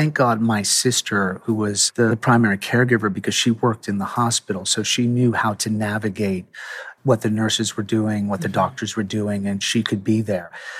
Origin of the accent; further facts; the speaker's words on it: Turner, Maine, United States; When I grew up in Turner, we actually had a doctor who would come visit you with a bag